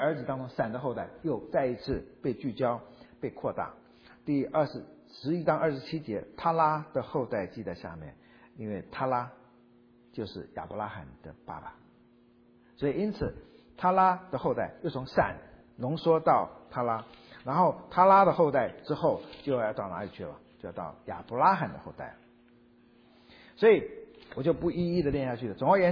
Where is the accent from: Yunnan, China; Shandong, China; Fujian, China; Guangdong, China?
Fujian, China; 那毕竟刚从我的家乡福建回来吧